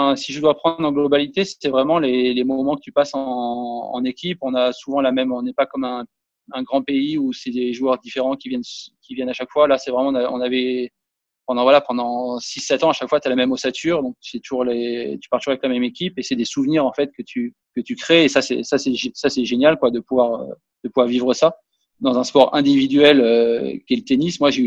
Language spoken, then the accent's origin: French; Monaco; Et là, je joue chez moi à Monaco.